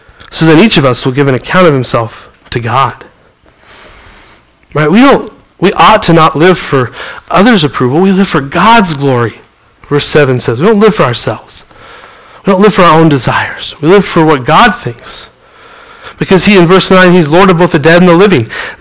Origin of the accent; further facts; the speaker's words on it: Montana, United States; I grew up in Montana, and the gay pride parade came right below my house every year.